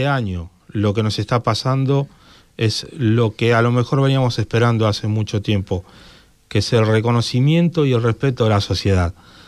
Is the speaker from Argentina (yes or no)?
yes; Quilmes, Buenos Aires Province, Argentina; Yo hablo de Quilmes porque soy de Quilmes y amo a Quilmes